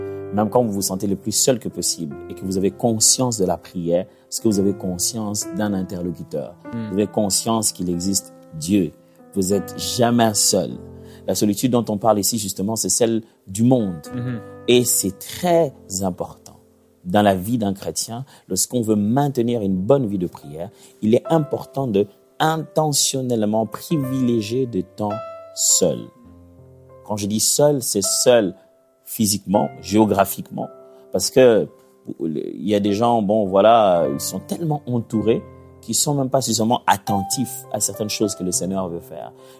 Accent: Kinshasa, DR Congo; moi, je viens de Kinshasa, dans la République démocratique du Congo.

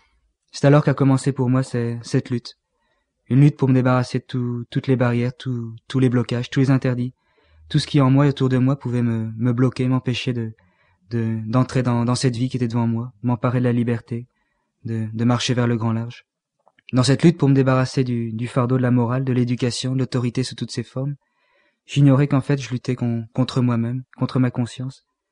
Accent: Belgium; also born or lived in Luin, France; je suis né à Luin, près de la frontière belge. J'y ai vécu environ jusqu'à l'âge de 7 ans. Puis mes parents ont déménagé en Belgique

